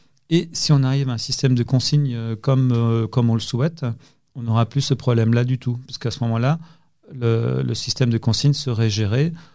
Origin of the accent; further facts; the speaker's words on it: Grand Est, France; Alors, moi, je suis un Alsacien pur souche